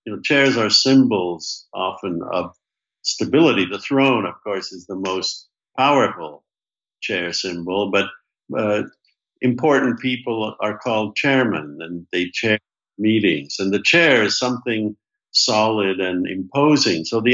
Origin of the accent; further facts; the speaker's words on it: Canada; moved away as an adult; also born or lived in Scotland / England; now in United States; And so I was born in Scotland. I was raised in England. My parents then emigrated to Canada, and I really grew up and went to school and lived a large part of my life in Canada and then emigrated to the United States.